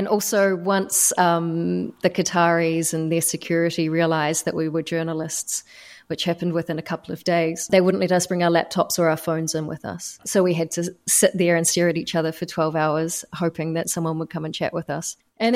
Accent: New Zealand; So yeah, for Afghan women, they wouldn't have been able to do what I was able to do by being a New Zealander.

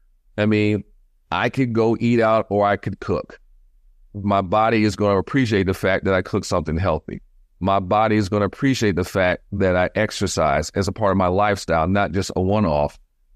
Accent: Detroit, Michigan, United States; I grew up in the Midwest, and the Midwest winter is nothing to play with. And being by the water, you know, growing up in Detroit, you know, and also have family in Chicago

